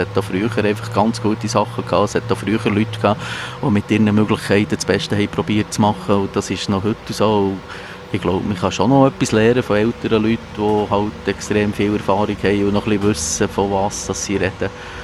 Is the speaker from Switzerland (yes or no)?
yes; Oberburg, Bern, Switzerland; also born or lived in Rüschegg / Rinkenberg; Also ich bin da von Rüschegg über Rinkenberg auf Oberburg gekommen. Ich bin die erste Klasse auf Oberburg gekommen.